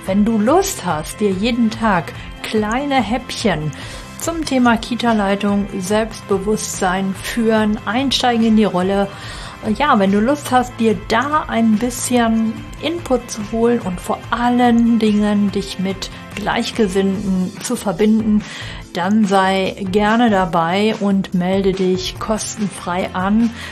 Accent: North Rhine-Westphalia, Germany; Ich komme ja aus NRW

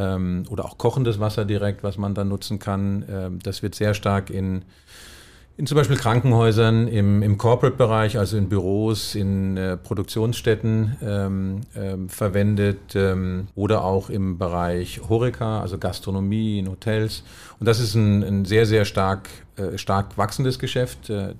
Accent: Wehen, Hesse, Germany; Ich habe bin in Wehen aufgewachsen, zumindest die meiste Zeit meiner Jugend, habe dann angefangen in Wehen Fußball zu spielen.

